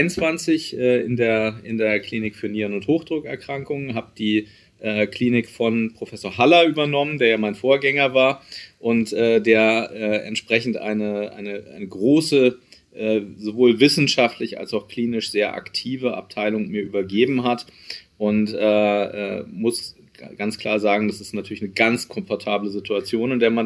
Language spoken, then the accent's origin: German; Berlin, Germany; ich komme ursprünglich aus Berlin, bin in Berlin geboren, aufgewachsen, zur Schule gegangen, habe dort auch studiert